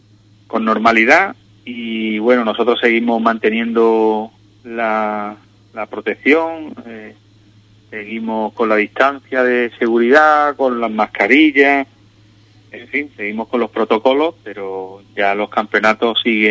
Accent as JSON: {"language": "Spanish", "town": "Almería", "region": "Andalusia", "country": "Spain", "tie": "born or raised there", "said": "Como tú sabes, yo soy de Almería, yo me he criado allí donde hemos pescado."}